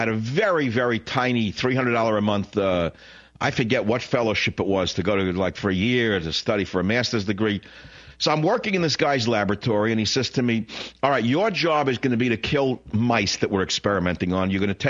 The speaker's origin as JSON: {"language": "English", "region": "New York", "country": "United States"}